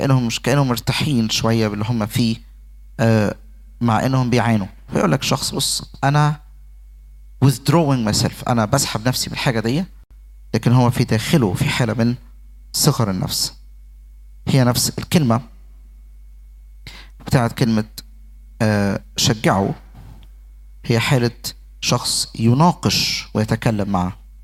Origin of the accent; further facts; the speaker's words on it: Egypt; في لغة عالمية ناس بتستخدمها عندنا في مصر